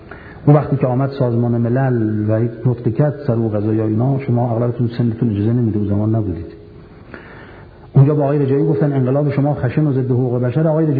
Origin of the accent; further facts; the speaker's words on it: Iran; moved away; من از ایران آمدم